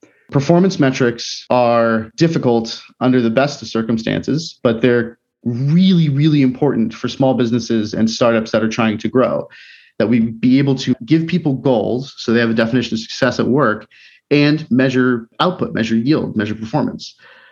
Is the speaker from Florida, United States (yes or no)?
yes; Florida, United States; also born or lived in Boston; It's kind of like in Boston, I grew up in Florida, so this was a weird thing to me.